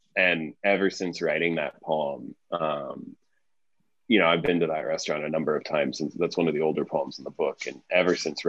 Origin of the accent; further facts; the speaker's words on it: Tehran, Tehran Province, Iran; born there; first language Persian; English is a second language; moved away; I was born in Tehran, right? I am Iranian, but I also don't speak. I mean, you know, I lost Farsi when I came here, even though it was my first language. And though I've taken sort of lessons or whatever, you know, I'm never going to speak Farsi like a native speaker